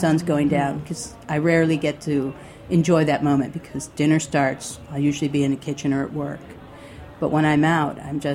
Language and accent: English; California, United States; I was allowed to light the hibachi as long as I ran the garden hose. I'm from California.